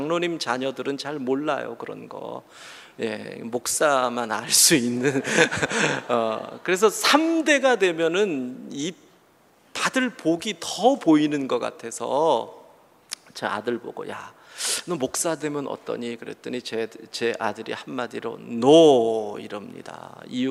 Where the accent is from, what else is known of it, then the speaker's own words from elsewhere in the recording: Gigye, North Gyeongsang, South Korea; 저희 외가가 포항입니다. 저희 외가가 포항이고, 저는 기계, 영일 기계 화봉이 제 고향입니다. 저희 부친은 감포가 고향이죠. 그럼 저도 대충 포항 것이지요?